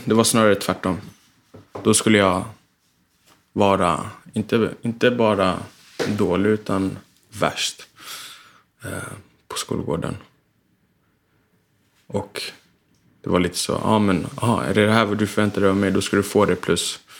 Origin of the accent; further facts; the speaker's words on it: Botkyrka, Stockholm County, Sweden; När jag gick i skolan i Tullinge, och Tullinge som del av södra Botkyrka skilde sig ganska kraftigt från där vi kommer från, norra Botkyrka.